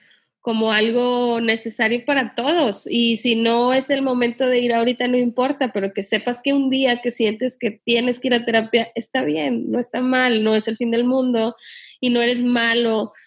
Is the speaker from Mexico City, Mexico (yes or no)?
no; Sinaloa, Mexico; yo me crié en Sinaloa y allá, en vez de decir chido, que en México decimos así